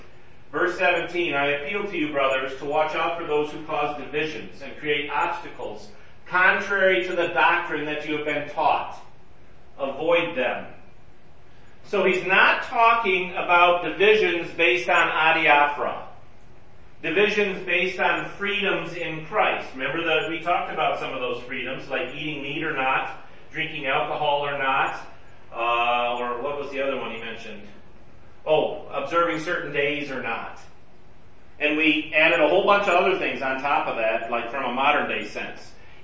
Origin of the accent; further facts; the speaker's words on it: United States; I'm an American, we don't do that.